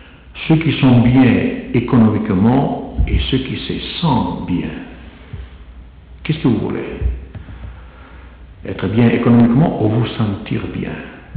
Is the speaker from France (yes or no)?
no; Italy; French is a second language; je me autodénonce, je suis italien, je vais me dénoncer.